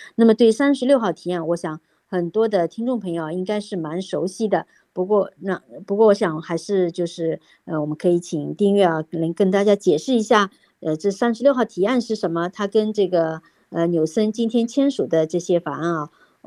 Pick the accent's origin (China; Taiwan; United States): United States; 经济问题是我们美国人在十一月大选前最关心的议题啊